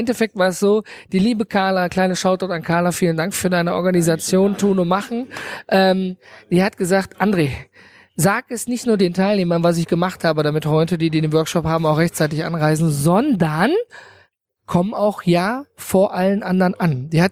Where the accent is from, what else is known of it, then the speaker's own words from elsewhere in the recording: North Rhine-Westphalia, Germany; wie man bei uns im Ruhrgebiet sagt.